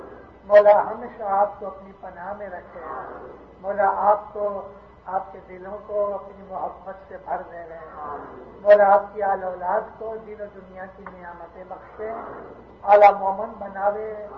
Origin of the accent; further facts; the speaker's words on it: Amritsar, Punjab, India; born there; میں امرتسر میں پیدا ہوا ہوں